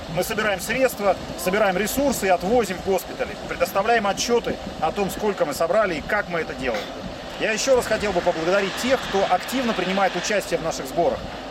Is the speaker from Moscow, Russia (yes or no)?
no; Lipetsk, Lipetsk Oblast, Russia; из Липецка